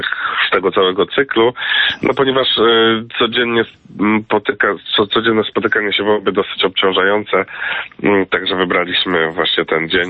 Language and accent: Polish; Poznań, Greater Poland Voivodeship, Poland; Tak, tak, jestem z Poznania.